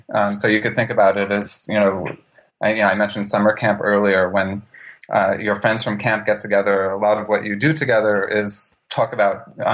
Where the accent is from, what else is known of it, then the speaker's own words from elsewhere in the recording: New York, United States; But back to your question about my awareness growing up in New York, I don't think that I had much.